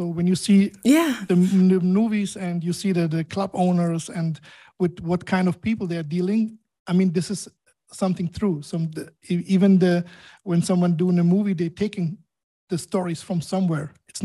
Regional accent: Germany; moved away as an adult; now in Dubai, United Arab Emirates; I was born and raised in Germany. So now I'm living since 10 years in Dubai. So I moved 10 years ago from Germany, from a small city to a big and very fast growing, I think the fastest growing city in the world.

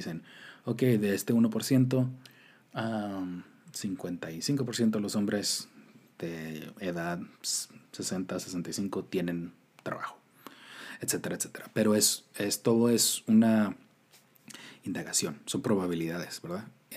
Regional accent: Tijuana, Baja California, Mexico; Yo crecí en Tijuana, yo no nací en Tijuana.

